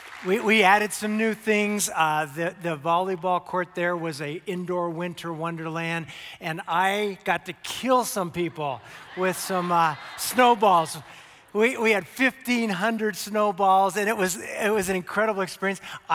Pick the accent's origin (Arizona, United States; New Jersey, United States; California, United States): Arizona, United States; I grew up in Arizona. At that point in my life, I really hadn't seen live evergreen trees. I lived in the desert.